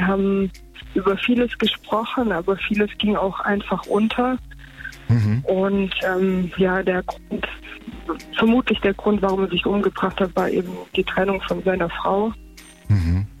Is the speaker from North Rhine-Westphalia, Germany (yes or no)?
no; Baden-Württemberg, Germany; Ich komme aus dem Kreis Böblingen.